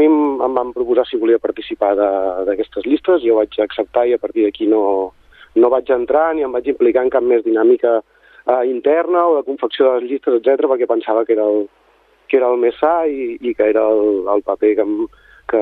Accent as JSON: {"language": "Catalan", "town": "Sabadell", "region": "Catalonia", "country": "Spain", "said": "Jo crec que sóc sabadellenc de pedra picada"}